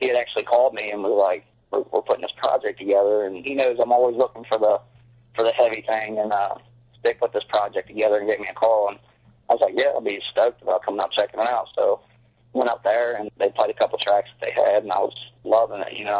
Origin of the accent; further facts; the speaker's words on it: Covington, Kentucky, United States; So, well, we're all from Covington, Kentucky. Covington's pretty much a metal-based town. I played in a couple of rock and roll bands around here.